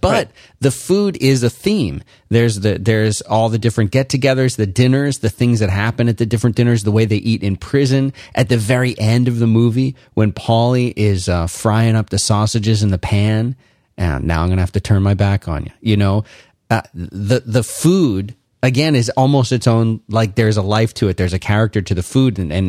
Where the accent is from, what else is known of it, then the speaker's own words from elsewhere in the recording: Philadelphia, Pennsylvania, United States; I grew up in Philadelphia, so what you had, I had some of.